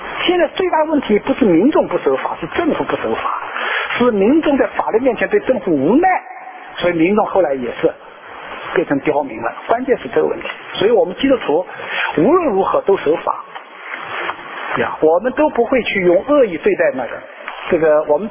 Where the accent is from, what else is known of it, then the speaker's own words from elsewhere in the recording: China; 我来自中国大陆